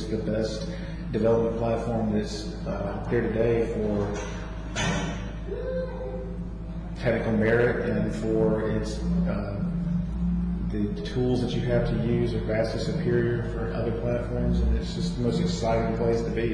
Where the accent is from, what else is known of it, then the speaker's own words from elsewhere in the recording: Birmingham, Alabama, United States; From Birmingham, Alabama.